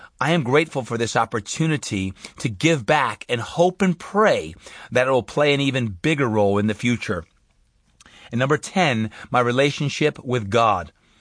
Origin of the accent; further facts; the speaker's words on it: Brick, New Jersey, United States; I grew up in Brick, New Jersey, on the shore.